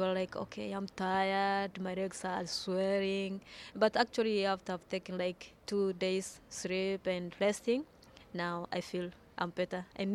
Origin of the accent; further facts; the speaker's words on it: Kisii, Kisii County, Kenya; born there; I was born in Kisii, that's around western Kenya, but I train in Nairobi, Ngong Hills.